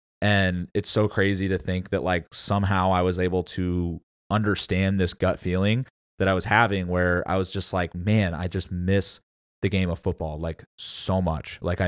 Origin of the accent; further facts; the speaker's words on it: St. Louis, Missouri, United States; I was from St. Louis.